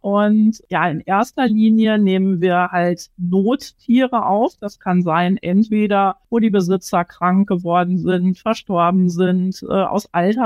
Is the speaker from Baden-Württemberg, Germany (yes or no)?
no; Frankenberg an der Eder, Hesse, Germany; Ich komme aus Frankenberg an der Eder.